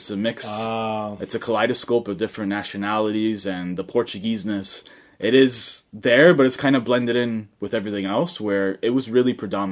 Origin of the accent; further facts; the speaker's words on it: Toronto, Ontario, Canada; I grew up in the East End of Toronto. So, it's a lesser known Portuguese area, Leslieville.